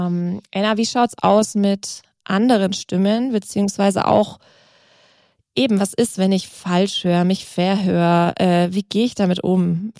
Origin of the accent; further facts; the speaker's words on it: Germany; Das machen wir eigentlich als Deutsche schon genug, finde ich.